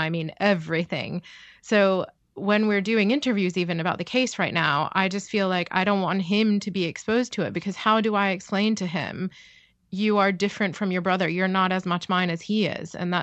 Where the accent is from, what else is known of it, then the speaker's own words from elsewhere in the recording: United States; Well, being American is a fundamental part of my identity and part of who I am.